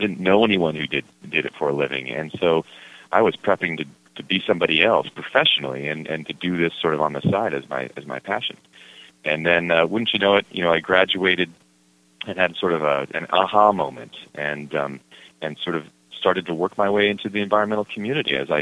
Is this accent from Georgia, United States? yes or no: no; Connecticut, United States; I was one of those kids that I grew up in Connecticut, and there was woods behind my house